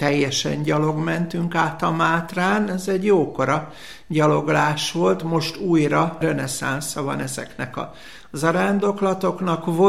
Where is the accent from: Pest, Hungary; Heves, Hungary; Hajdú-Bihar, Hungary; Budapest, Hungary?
Heves, Hungary; Vécs; born there; és egy mátra-aljai gyönyörű szép kis faluba születtem, Vécs nevű községben, nagyon egyszerű földművelő családból